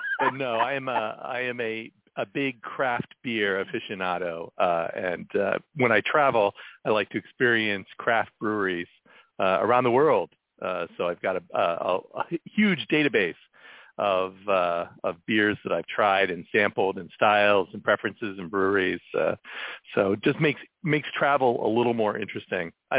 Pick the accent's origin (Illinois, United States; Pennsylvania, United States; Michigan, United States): Pennsylvania, United States; also born or lived in Columbus, Ohio; Yeah, I grew up in central Pennsylvania, was born in Columbus, Ohio.